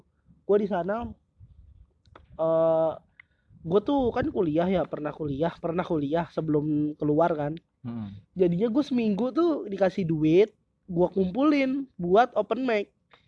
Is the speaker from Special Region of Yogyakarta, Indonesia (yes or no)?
yes; Gunung Kidul, Special Region of Yogyakarta, Indonesia; moved away as an adult; now in Jakarta, Indonesia; Jauh perjalanan gua dari Gunung Kidul ke